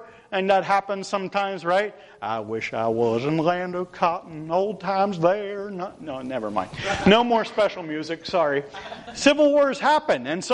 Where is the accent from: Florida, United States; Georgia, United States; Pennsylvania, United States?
Pennsylvania, United States; Birdsboro; because I grew up in Birdsboro, okay?